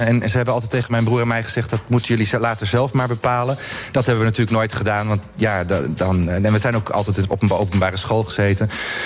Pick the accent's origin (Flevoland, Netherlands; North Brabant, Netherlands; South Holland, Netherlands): South Holland, Netherlands; Hardinxveld-Giessendam; Ja, dat is me thuis. Ik ben iemand die heel erg aardt waar ik vandaan kom.